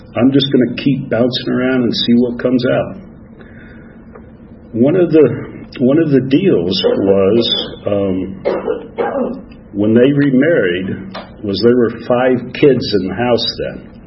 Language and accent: English; Phoenix, Arizona, United States; also born or lived in Tucson; I was born in Tucson, Arizona, raised in Phoenix, Arizona, and grew up in Flagstaff, Arizona.